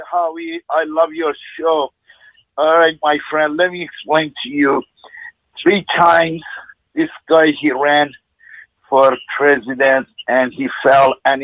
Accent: Iran; I'm from Iran.

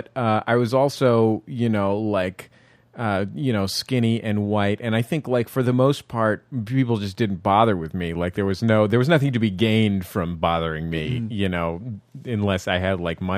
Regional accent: San Francisco, California, United States; I grew up in San Francisco. I had this 49ers jacket.

